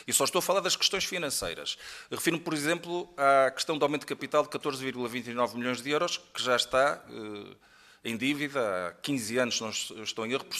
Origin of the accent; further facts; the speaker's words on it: Porto, Norte, Portugal; foi na cidade do Porto, de onde eu sou.